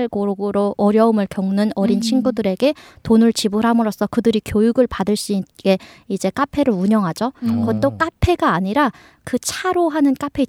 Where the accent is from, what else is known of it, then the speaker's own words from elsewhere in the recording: North Korea; moved away as an adult; also born or lived in South Korea; 저는 그럼 북한에서 태어나서 20년 동안 살다가 남한에서 한 5년 정도 살다가 왔다.